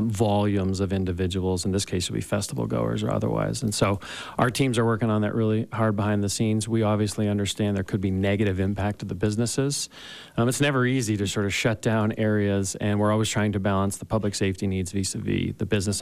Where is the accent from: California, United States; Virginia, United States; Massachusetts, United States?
Massachusetts, United States; Boston; You know, I came from the Boston area, so the Boston Marathon or things like that.